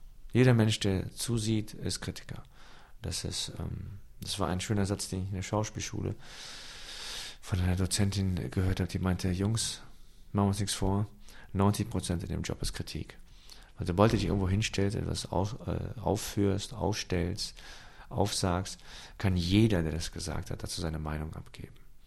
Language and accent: German; Cologne, North Rhine-Westphalia, Germany; Köln ist meine Heimat.